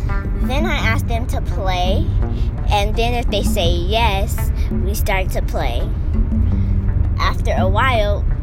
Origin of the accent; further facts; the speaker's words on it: Atlanta, Georgia, United States; I'm from Atlanta, Georgia, and I'm 9 years old.